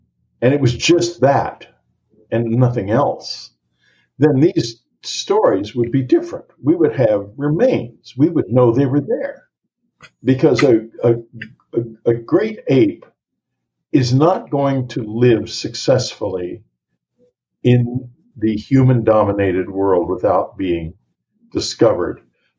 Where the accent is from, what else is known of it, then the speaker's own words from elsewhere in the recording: Texas, United States; I'm from Texas. And the part of Texas, I mean, there is a part of Texas that actually has Bigfoot called the Big Thicket. But the part of Texas I was from had very scrubby trees.